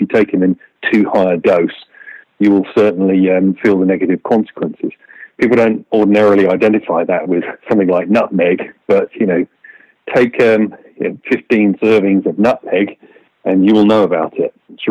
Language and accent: English; England, United Kingdom; now in United States; back when I used to live in England before I became an American 20 years ago. But a long time ago, as a kid growing up in England